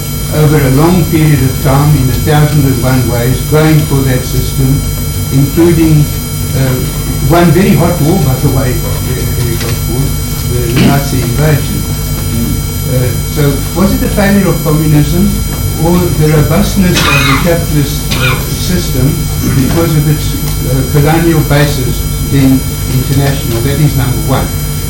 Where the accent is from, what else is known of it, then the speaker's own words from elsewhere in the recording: South Africa; from South Africa.